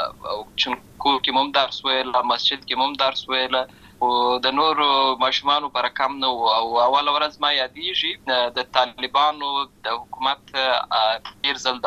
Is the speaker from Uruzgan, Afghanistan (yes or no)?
yes; Uruzgan, Afghanistan; also born or lived in Lashkar Gah, Helmand; زه په اصل کې د اورزغان ولایت یم، اما زه په هلمند ولایت د شکرګاه کې پیدا شوی یم